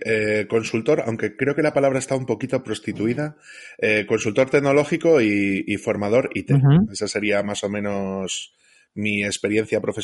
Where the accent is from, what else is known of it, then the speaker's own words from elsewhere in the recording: Salamanca, Castile and León, Spain; pero yo soy de Salamanca, ¿vale? Por aquí en Salamanca, incluso tuvimos un programa de radio como de coña